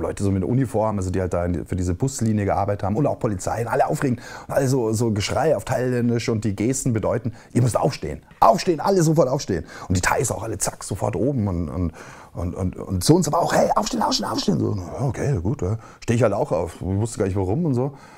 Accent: Bavaria, Germany; Ich komme aus Bayern

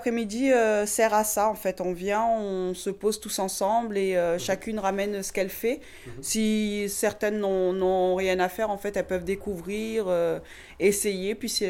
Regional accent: Nice, Provence-Alpes-Côte d'Azur, France; Mes parents vivent à Nice, donc je suis originaire de Nice, oui.

